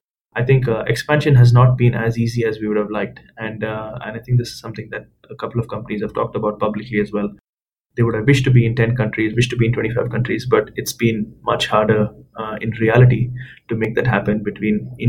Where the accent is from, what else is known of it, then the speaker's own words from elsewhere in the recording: India; as an Indian